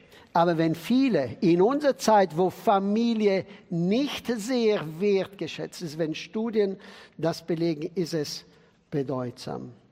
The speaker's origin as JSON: {"language": "German", "town": "Sibiu", "region": "Sibiu County", "country": "Romania", "tie": "born or raised there", "said": "Es ist ein Bild aus dem Jahr 1937 in Hermannstadt, meiner Heimatstadt."}